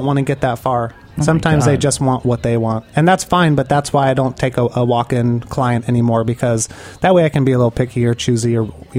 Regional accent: Pomona, California, United States; a lot of Chicano designs where I grew up in Pomona is, like, very heavy Chicano. My first car was a lowrider.

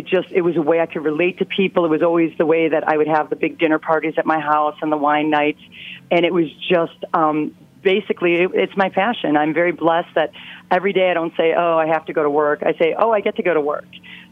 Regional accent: Ikaria, North Aegean, Greece; we come from Ikaria, which is the blue zone. And it's an island that people say they forget to die.

